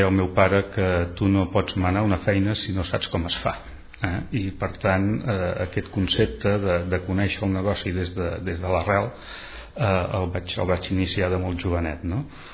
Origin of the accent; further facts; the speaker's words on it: La Riba, Catalonia, Spain; also born or lived in Reus; Vaig néixer a Reus, llavors ens portaven a les clíniques de Reus. Estic inscrit per a la Riba i començo els estudis a la Riba